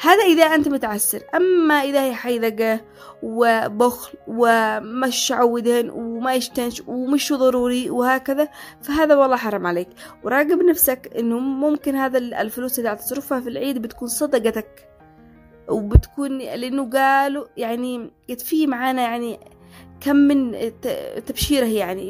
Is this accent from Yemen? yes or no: yes; Yemen; ما بيحصل له عندنا في اليمن